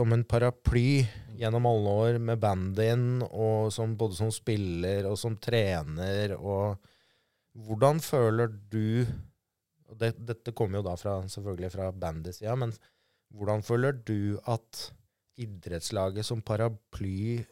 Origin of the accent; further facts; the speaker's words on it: Hovseter, Oslo, Norway; selv om jeg kom fra Hovseter